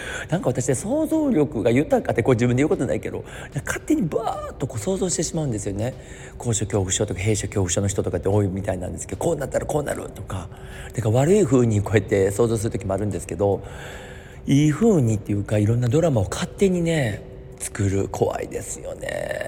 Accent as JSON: {"language": "Japanese", "region": "Osaka", "country": "Japan", "said": "僕は大阪なんですよとかも話しながら"}